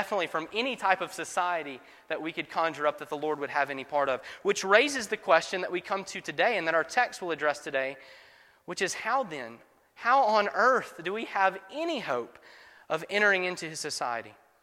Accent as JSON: {"language": "English", "town": "Grenada", "region": "Mississippi", "country": "United States", "tie": "born or raised there", "said": "it's a small enough town like my hometown of Grenada. A lot of old South towns like my hometown had a club, a group, a society called Cotillion."}